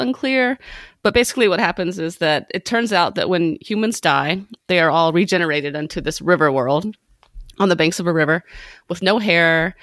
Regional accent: Savannah, Georgia, United States; We're both from Savannah, Georgia, and then we both went to UGA, and then we both went to law school.

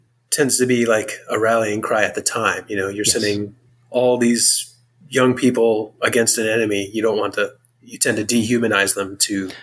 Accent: Maryland, United States; I grew up in Maryland, kind of a country-ish area.

